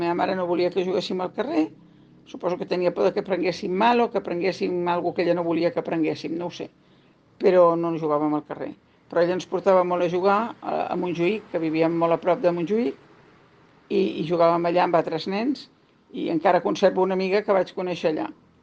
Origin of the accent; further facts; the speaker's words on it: Barcelona, Catalonia, Spain; tinc 77 anys i sóc de Barcelona, vaig néixer a Barcelona i he viscut tota la vida a Barcelona.